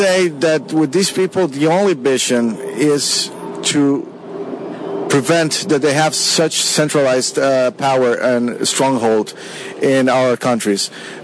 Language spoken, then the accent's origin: English; Costa Rica; I'm originally from Costa Rica. My mom is American. Right now I'm married to a Portuguese lady, so I'm living in Europe.